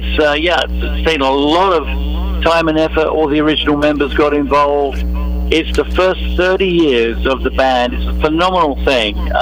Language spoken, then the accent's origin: English; United Kingdom; now in United States; kid. You know, being a post-World War II baby, you know, everything was fairly grim for if you were growing up in Britain after the Second World War. We had to rebuild in Europe and particularly in London. And so coming to America was like a technicolor dream for me.